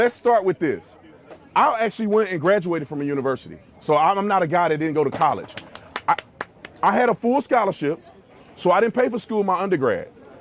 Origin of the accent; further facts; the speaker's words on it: Fort Worth, Texas, United States; Well, I'm from Texas, Fort Worth, Texas, Dunbar High School. Right in the hood and stop six.